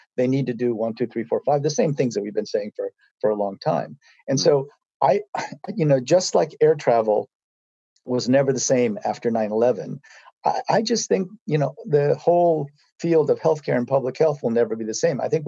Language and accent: English; Iowa, United States; I'm an Asian American, and I grew up in Iowa, and I lived through every single Asian stereotype and slur and name-calling experience that you could ever imagine.